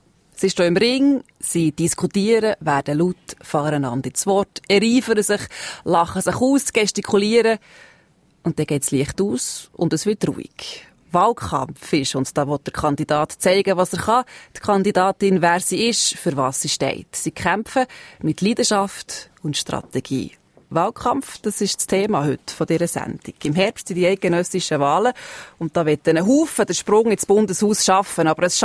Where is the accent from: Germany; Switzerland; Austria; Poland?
Switzerland; Das ist ja ein Konzept, das es bei uns in der Schweiz eigentlich noch nicht so gibt